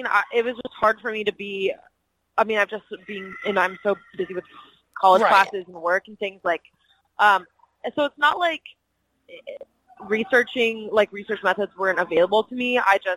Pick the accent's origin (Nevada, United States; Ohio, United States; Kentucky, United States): Nevada, United States; now in Utah, United States; I mean, I'm from Nevada. I don't live there right now. I'm in college in Utah.